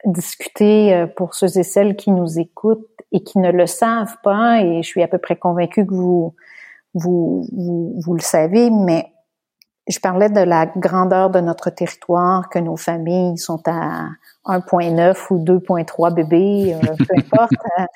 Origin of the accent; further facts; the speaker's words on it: Beauharnois, Quebec, Canada; Alors moi, je suis native de Beauharnois.